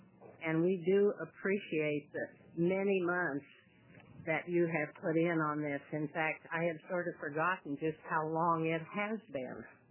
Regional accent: Oregon, United States; I come from Harney County, and I chair the Governor's Commission on Senior Services.

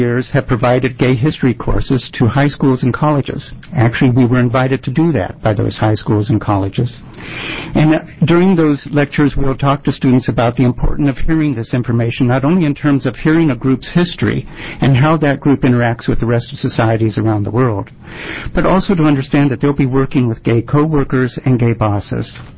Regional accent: Eugene, Oregon, United States; I'm from Eugene, Oregon.

